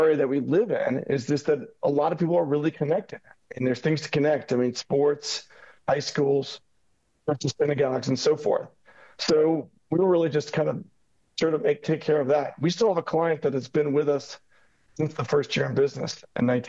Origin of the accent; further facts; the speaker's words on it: Pennsylvania, United States; born or raised there